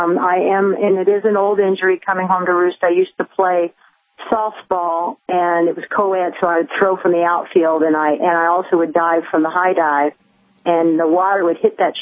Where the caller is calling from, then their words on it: Iowa, United States; I'm calling from Iowa, and it's another perfect spring day.